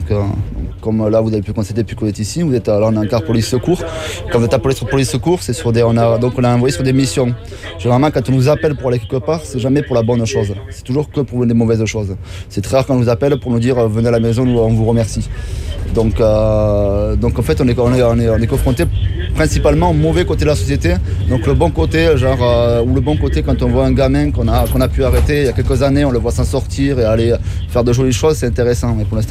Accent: Millau, Occitanie, France; Je suis originaire de l'Aveyron, de Millau.

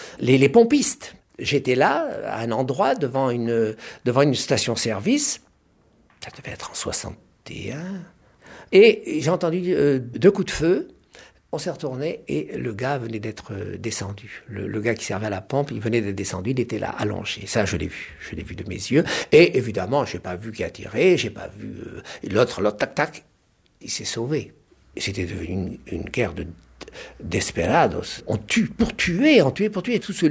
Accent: Port-aux-Poules, Oran Province, Algeria; born there; Oui, je suis né en 1937, à Oran, mais par accident. Mon vrai lieu de naissance, c'est Port-au-Poule. C'est un petit village de pêcheurs.

